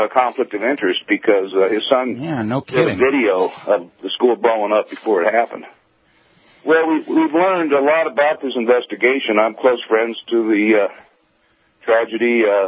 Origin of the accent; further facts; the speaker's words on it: Colorado, United States; I'm from Colorado. We're the first state to...